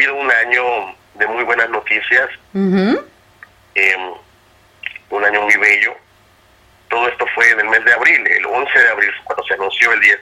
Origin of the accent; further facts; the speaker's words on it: Campeche, Mexico; born there; yo soy un poeta mexicano. Yo nací en el 83, tengo 34 años. Yo nací en la península de Yucatán, en la ciudad de Campeche.